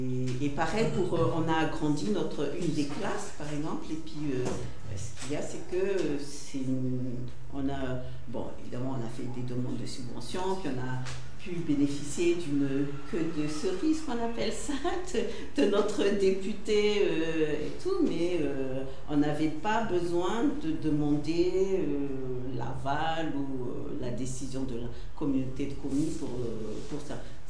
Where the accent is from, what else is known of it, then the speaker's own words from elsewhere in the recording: Escornebœuf, Occitanie, France; La vie politique de chez moi, je dis toujours encore chez moi à Escornebœuf, parce qu'à Tourdain, je ne me le suis pas encore approprié